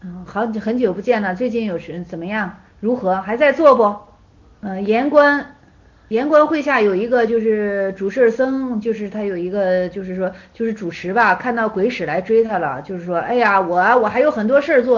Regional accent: Shenzhen, Guangdong, China; 你是深圳人，我也是深圳人，咱两个同在平安大厦底下长大，同一片蓝天。

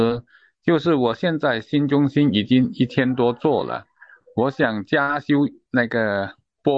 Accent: Guangdong, China; 老师，我是广东的

